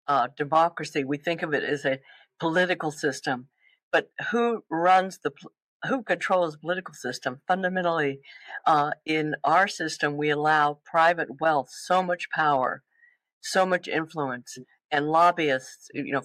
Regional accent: Texas, United States; I grew up in Texas, which is pretty funny. I could smell the stockyards almost from my home.

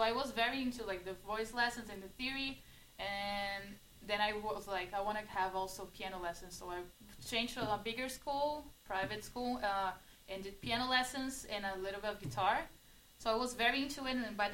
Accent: Vinhedo, São Paulo, Brazil; I'm from Brazil. More specific, from Vinhedo, is a very small town.

